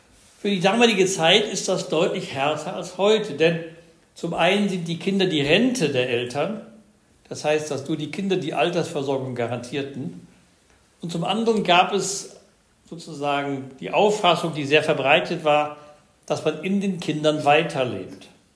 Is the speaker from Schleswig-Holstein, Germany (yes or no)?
no; Lower Saxony, Germany; In meiner Heimat der Grafschaft Bentheim